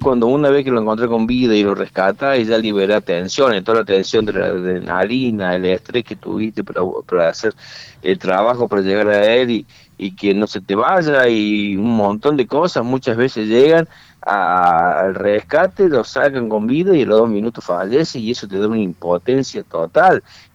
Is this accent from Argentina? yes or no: yes; Córdoba, Argentina; Nosotros estamos en Córdoba, nosotros somos de Córdoba.